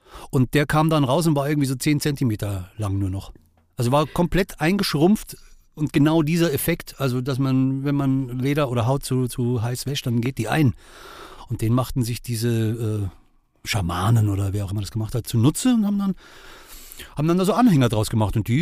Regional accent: Bavaria, Germany; Ich als Bayer

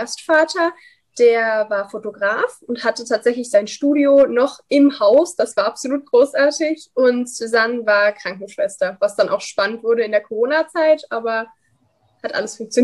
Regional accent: Dresden, Saxony, Germany; also ich komme ja aus Dresden

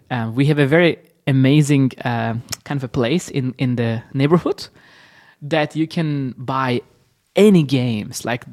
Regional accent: Istanbul, Turkey; Yes, so I was from Istanbul, Turkey.

